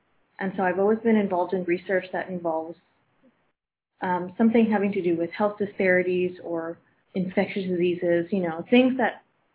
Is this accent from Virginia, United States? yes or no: yes; Virginia, United States; moved away as an adult; I am originally from Virginia, and then moved out here for graduate school, and then recently moved into South Park about a year ago